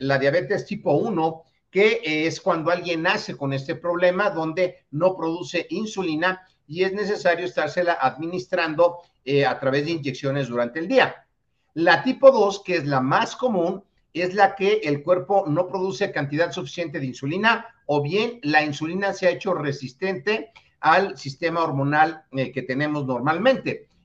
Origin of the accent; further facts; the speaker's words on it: Mexico City, Mexico; de la Ciudad de México.